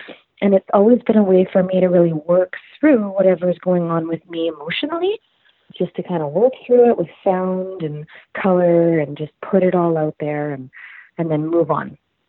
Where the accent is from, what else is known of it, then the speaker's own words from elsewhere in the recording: Saskatoon, Saskatchewan, Canada; when I was living out there, because I'm originally from Saskatoon.